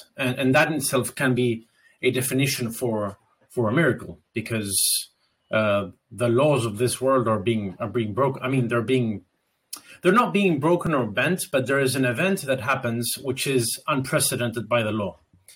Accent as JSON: {"language": "English", "country": "Argentina", "said": "I'm from Argentina, and Argentina is in a perpetual state of emergency"}